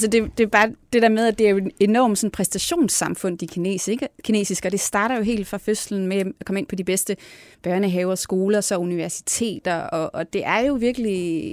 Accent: Jutland, Denmark; Jeg er jo selv fra Jylland, så ja.

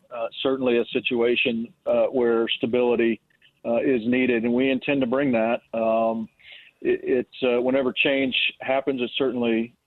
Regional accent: Manhattan, Kansas, United States; Both my wife, Jennifer, and I were born and raised in Manhattan. My parents both worked on campus there in Manhattan.

